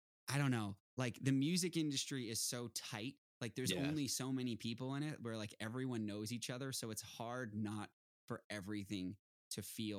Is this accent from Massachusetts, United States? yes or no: yes; Boston, Massachusetts, United States; now in Los Angeles, United States; I'm from the East Coast. I'm from Boston